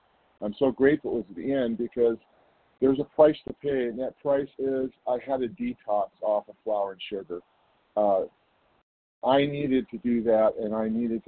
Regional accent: California, United States; I'm from California.

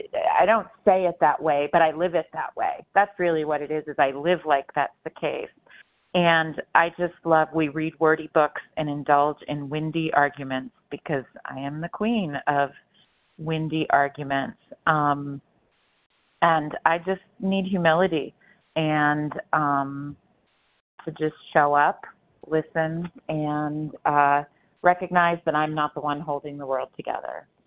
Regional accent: Pennsylvania, United States; I'm from Pennsylvania, compulsive overeater.

